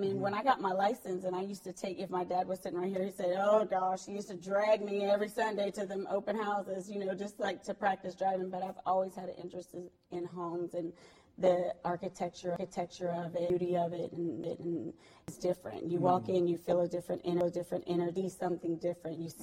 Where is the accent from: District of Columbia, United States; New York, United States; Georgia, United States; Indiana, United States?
Indiana, United States; Terre Haute; now in Miami, United States; Well, you know, I'm a little country girl. I grew up in Terre Haute, Indiana, so I'm Midwestern, actually.